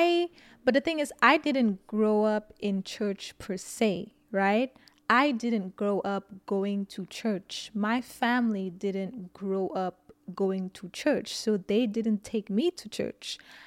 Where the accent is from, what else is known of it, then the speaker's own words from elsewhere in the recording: St. Lucia; now in United States; So I grew up in St. Lucia, for those of you who don't know. It's an island in the Caribbean.